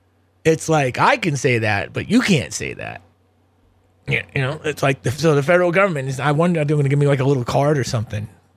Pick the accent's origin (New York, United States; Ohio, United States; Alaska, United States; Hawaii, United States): New York, United States; because I'm like a New Yorker, you know